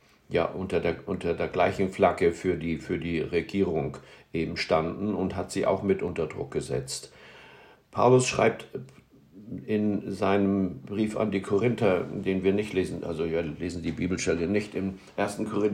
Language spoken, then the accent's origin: German; Hamburg, Germany; Aber als Hamburger kennt man